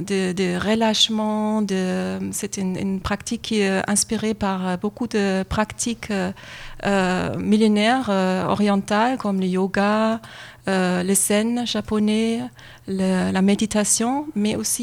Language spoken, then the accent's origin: French; Germany; now in France; C'est nouveau en France, ça vient d'Allemagne et moi, c'est mon pays d'origine en fait.